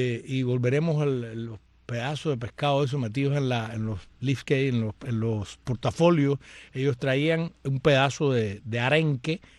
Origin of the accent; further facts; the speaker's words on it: Cuba; now in Germany; soy una cubana para el bien y no para el mal.